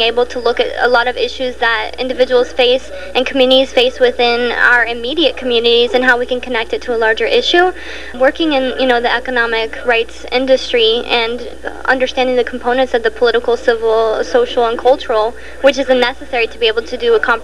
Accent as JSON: {"language": "English", "region": "the South", "country": "United States", "tie": "born or raised there", "said": "those lessons, good or bad, that we learned from growing up in the South and being able to move forward."}